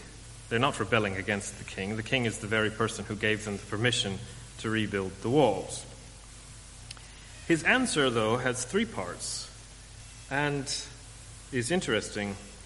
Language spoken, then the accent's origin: English; California, United States; Maybe we would have stayed where I grew up in California or where Anna grew up in Italy.